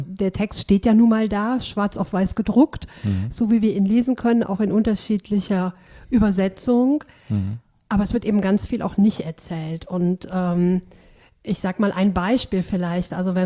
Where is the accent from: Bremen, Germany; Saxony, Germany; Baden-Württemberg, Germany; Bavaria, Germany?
Saxony, Germany; Grimma; now in Cologne, Germany; ich komme gebürtig aus dem Bistum Dresden-Meißen, bin in Grimma aufgewachsen, das ist in der Nähe von Leipzig, bringe also durchaus auch die Diaspora-Erfahrung mit, habe dann in Bayern in Eichstätt studiert und bin dann in der Partnerdiözese von Dresden-Meißen eben in Köln gelandet